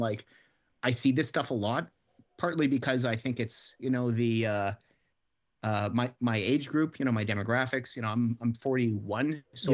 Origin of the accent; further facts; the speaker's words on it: Montreal, Quebec, Canada; I grew up in Montreal, so it's quite a different city than Toronto.